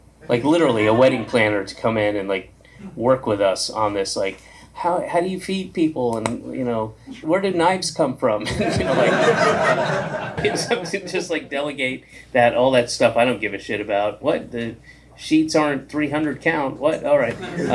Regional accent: Georgia, United States; I grew up in the United States. So of course I can believe it. I grew up in Georgia.

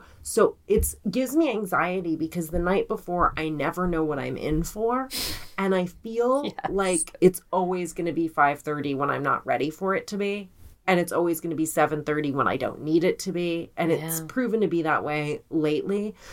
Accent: Colorado, United States; I grew up in Colorado, as you know.

